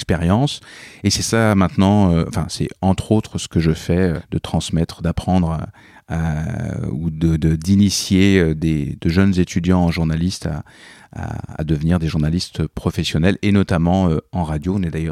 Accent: Normandy, France; moved away as an adult; now in Canada; Je suis né, j'ai grandi en Normandie, mais je me suis connu vraiment au Québec.

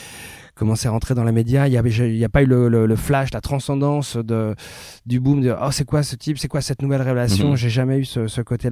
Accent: Cachan, Île-de-France, France; je n'ai jamais habité à Paris. J'ai toujours vécu en banlieue sud. J'ai passé une grosse partie de mon enfance à Cachan, et ensuite, je suis allé beaucoup à Sceaux, voilà. Parce que j'ai fait le lycée à Sceaux, au lycée La Canale.

